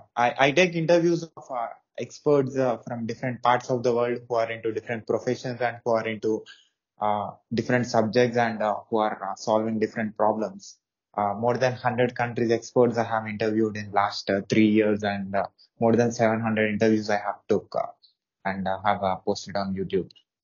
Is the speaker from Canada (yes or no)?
no; India; I'm from India.